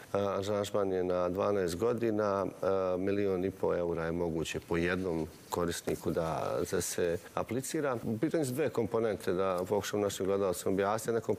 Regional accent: Prijedor, Republika Srpska, Bosnia & Herzegovina; Ja često kažem, pošto dolazim iz Prijedora

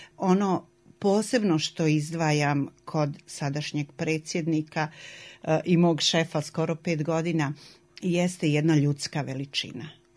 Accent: Banja Luka, Republika Srpska, Bosnia & Herzegovina; do 2002. godine živjela van Banja Luke. Morala sam. Ali sam se 2002. godine vratila u Banja Luku, koja je moj rodni grad i koju jako volim.

